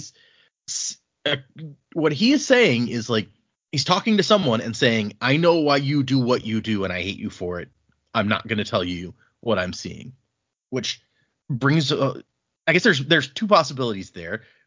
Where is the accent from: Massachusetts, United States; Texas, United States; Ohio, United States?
Texas, United States; You know, we're from Texas.